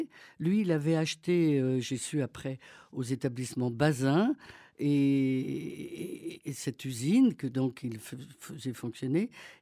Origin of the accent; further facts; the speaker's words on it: Les Ponts-de-Cé, Pays de la Loire, France; born there; Je suis né à Angers, au pont de Cé, très exactement, au bord de la Loire.